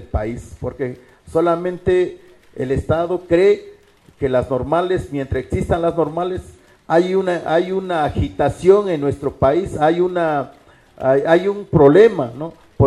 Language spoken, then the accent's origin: Spanish; Mexico; somos mexicanos, nacimos de acá, sobre todo los pueblos originarios, somos los que nacimos de este país, este territorio mesoamericano, somos de esa descendencia.